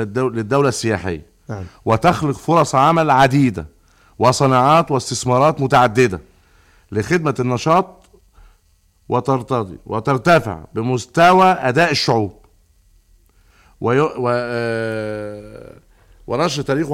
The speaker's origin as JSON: {"language": "Arabic", "country": "Egypt", "said": "انا راجل مصري هنا"}